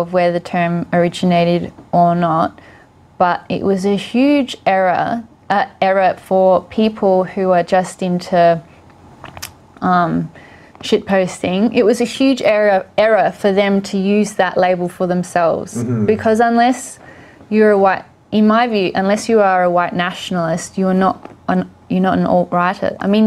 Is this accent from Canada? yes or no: no; Australia; Being Australian is, in Australia, our conservative or right-wing ideologies are quite different to America.